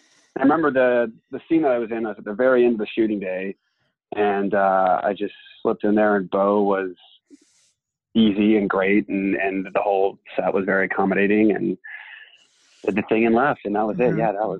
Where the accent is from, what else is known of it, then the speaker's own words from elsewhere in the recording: Texas, United States; I grew up in Texas, man, like, and I am not oil money, and there's no relation